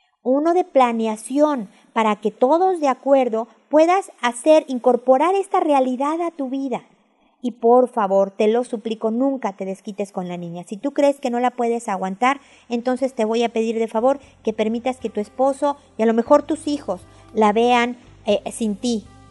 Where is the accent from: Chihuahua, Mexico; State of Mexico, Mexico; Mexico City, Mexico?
Mexico City, Mexico; accent: Mexican; now in Chile; Tenemos un año viviendo en Chile y yo soy mexicana, como pueden oír por mi acento. Y el día de hoy nevó en la parte en donde yo vivo. Es increíble porque como mexicana, prácticamente chilanga, como decimos, de la Ciudad de México